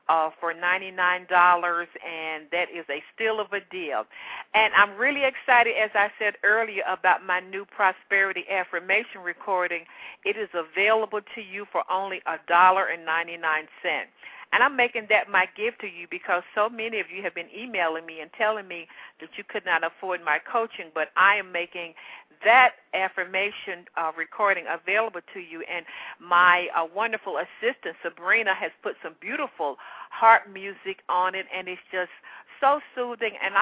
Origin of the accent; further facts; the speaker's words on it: the South, United States; accent: Southern; I don't know if it was my Southern accent